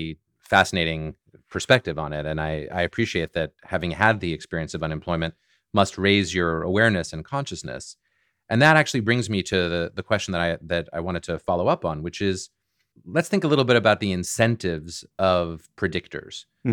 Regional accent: Boston, Massachusetts, United States; You know, I'm from Boston and I still live in the Boston area.

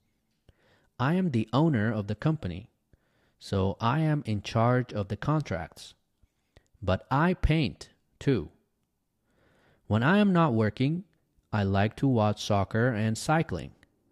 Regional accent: Medellin, Antioquia, Colombia; English is a second language; now in Dodge City, United States; I live in Dodge City, Kansas. Originally, I am from Medellin, Colombia. Now, I live in the United States because there are more economic opportunities here. In Medellin, I have a big family.

